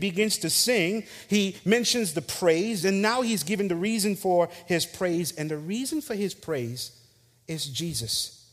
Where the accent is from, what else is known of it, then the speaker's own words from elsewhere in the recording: St. Lucia; We grew up together in St. Lucia.